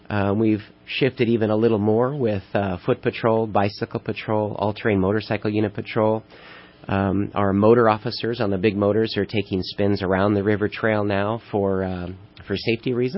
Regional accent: Reading, United States; I grew up in Reading. I have 28 years in law enforcement experience. Graduate of Enterprise High, 1987.

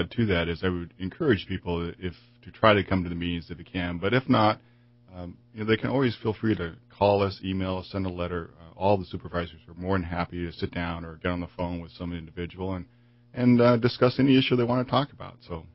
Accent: Reading, United States; six as the chief of police here in Reading, which was kind of a great moment for me. It could be my hometown and be the chief

